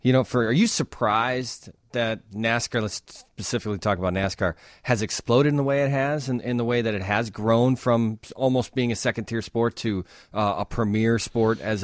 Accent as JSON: {"language": "English", "town": "Wonder Lake", "region": "Illinois", "country": "United States", "tie": "born or raised there", "said": "I grew up in the Chicago suburbs here in Wonder Lake"}